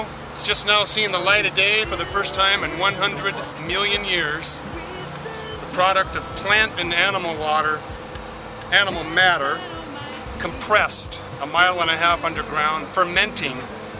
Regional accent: Seattle, Washington, United States; Seattle, Washington.

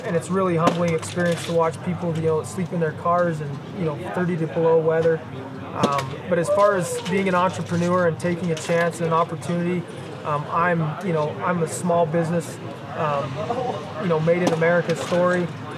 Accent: Bozeman, Montana, United States; Bozeman, Montana.

